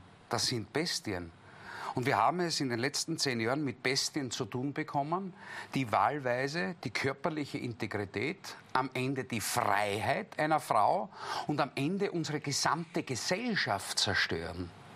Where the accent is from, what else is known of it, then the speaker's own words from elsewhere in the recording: Germany; Ich komme aus Deutschland.